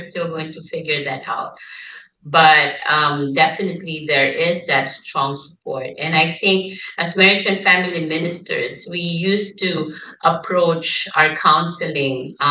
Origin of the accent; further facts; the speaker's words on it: Philippines; now in New York, United States; Yes, and we are from the Philippines. We moved to New York and 15 years ago.